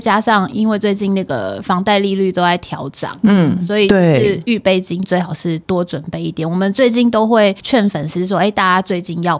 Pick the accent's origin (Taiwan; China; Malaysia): Taiwan; Tainan; now in Taipei, Taiwan; 我是台南人。